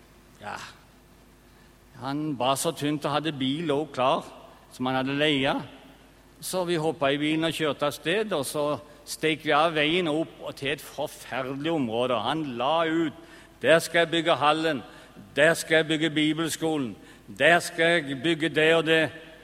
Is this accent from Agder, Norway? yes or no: yes; Kvinesdal, Agder, Norway; det må være fordi jeg er fra Kvinesdal.